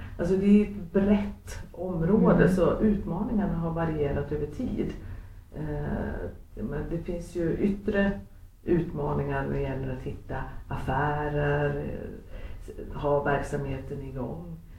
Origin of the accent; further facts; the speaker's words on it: Sandviken, Gävleborg County, Sweden; moved away as an adult; now in Stockholm, Sweden; Jag kommer från en ort som heter Sandviken. Som ligger cirka 20 mil norr om Stockholm. Bruksort. Med allt vad det innebär. Och lämnade så många unga människor jag då när jag hade gått ut gymnasiet. Och flyttade till Stockholm. Och sen har jag växelvis bott i Stockholm